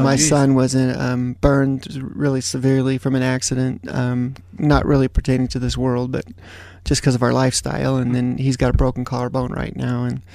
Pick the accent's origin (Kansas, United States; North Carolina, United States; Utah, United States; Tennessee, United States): Utah, United States; Cottonwood Heights; also born or lived in California; No, I was in Cottonwood Heights. I went to Brighton High School. So yeah, it's I think once you grow up here, it's hard to leave. We were in California for 7 years, but came back.